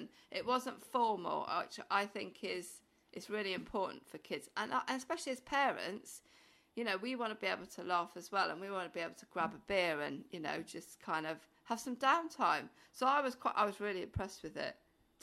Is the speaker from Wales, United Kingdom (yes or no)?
yes; Wales, United Kingdom; I'm from South Wales in Pembrokeshire. We just used to do all the castles.